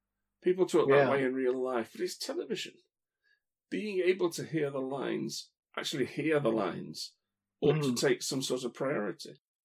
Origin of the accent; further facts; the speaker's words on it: United Kingdom; as I said, being British, I don't really have many punch-the-air moments in my life.